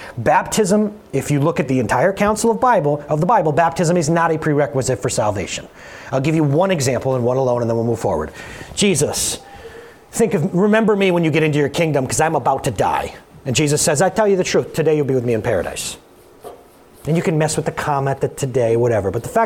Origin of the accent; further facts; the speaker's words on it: Norwood, New York, United States; let's just talk about Norwood, New York. My hometown, I have the authority to talk about Norwood, New York.